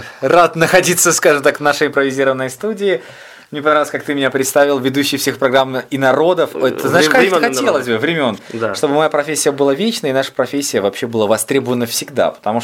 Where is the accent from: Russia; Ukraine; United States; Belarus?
Belarus; Mogilev, Mogilev Region; now in Minsk, Belarus; это было радио Могилев в моем родном городе